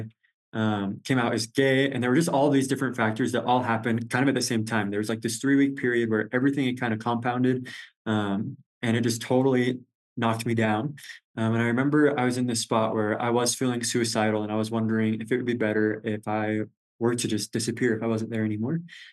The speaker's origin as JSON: {"language": "English", "region": "Utah", "country": "United States", "tie": "born or raised there", "also_born_or_lived": "Florida / Texas", "said": "So I was born in Utah. When I was young, we moved to Florida and Texas, but I mean, ultimately came back to Utah. I graduated from Clearfield High in 2018. So I'm 23 years old."}